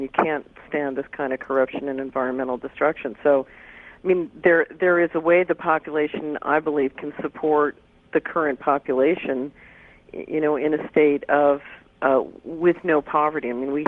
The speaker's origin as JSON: {"language": "English", "town": "Philadelphia", "region": "Pennsylvania", "country": "United States", "tie": "born or raised there", "also_born_or_lived": "New York"}